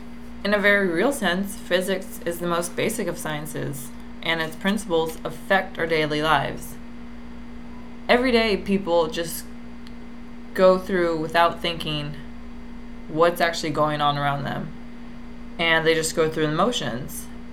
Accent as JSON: {"language": "English", "town": "San Carlos", "region": "California", "country": "United States", "lives_now": "San Diego, United States", "said": "I am from San Carlos, California, which is near San Francisco. And I've been living down here in San Diego for the past 2 years"}